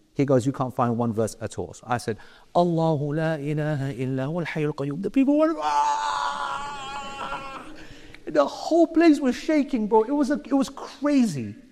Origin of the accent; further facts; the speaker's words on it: London, United Kingdom; I was from London